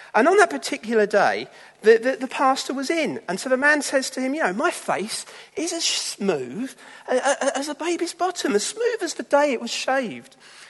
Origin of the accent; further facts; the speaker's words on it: South East England, United Kingdom; And I grew up in Kent.